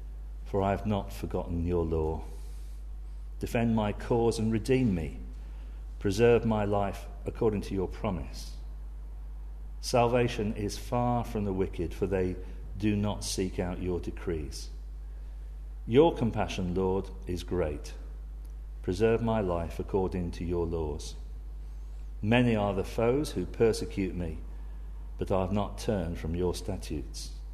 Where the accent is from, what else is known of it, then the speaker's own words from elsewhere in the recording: England, United Kingdom; now in Wales, United Kingdom; I'm an Englishman.